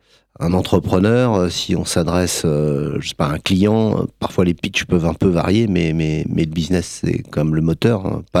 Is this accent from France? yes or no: yes; Blois, Centre-Val de Loire, France; Et voilà, je suis né à Blois. Donc j'ai fait tout un parcours scolaire à Blois